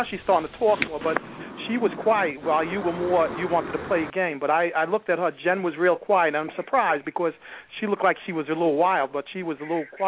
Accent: Staten Island, New York, United States; Hi, JoJo. I'm from Staten Island, right where you're

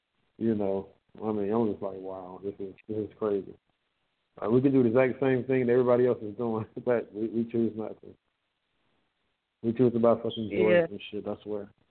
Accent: Atlanta, Georgia, United States; Like, when people ask me where I'm from, I said, I'm from Atlanta. They're like, are you from Atlanta? I said, yeah, I was born and raised here.

